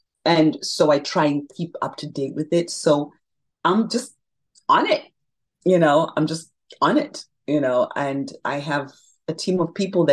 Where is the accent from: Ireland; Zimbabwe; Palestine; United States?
Zimbabwe; In Africa, you know, I'm so passionate about Zimbabwe. That's my hometown, right?